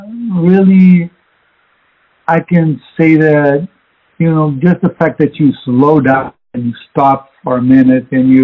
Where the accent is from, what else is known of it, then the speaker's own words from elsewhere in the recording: Rio de Janeiro, Brazil; Rio being a very cosmopolitan city, you know, I was exposed to a lot of music growing up. I came from a very musical family.